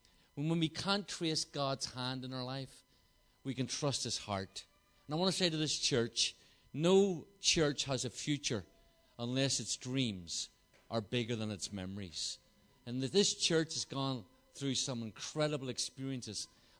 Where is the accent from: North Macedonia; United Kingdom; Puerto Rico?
United Kingdom; Belfast, Northern Ireland; I'm from Belfast, but this is part of Ireland.